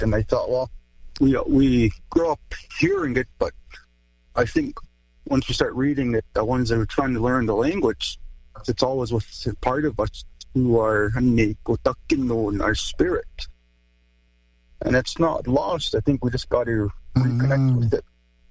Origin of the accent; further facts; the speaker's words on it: Alberta, Canada; I'm from the Blood Tribe, and I come from Small Blankets or Small Robes clan. Well, I'm not fluent, but I know some Blackfoot.